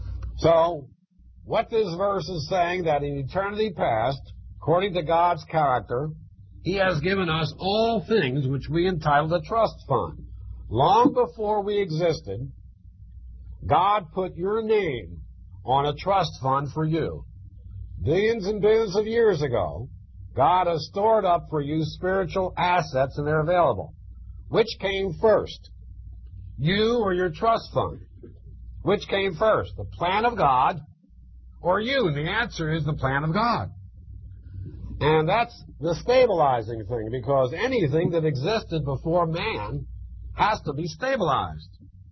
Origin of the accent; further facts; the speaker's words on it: Philadelphia, Pennsylvania, United States; I remember as a young boy, growing up, should I use the word growing up in Philadelphia? Does anybody grow up in Philadelphia? Reared, would that be better?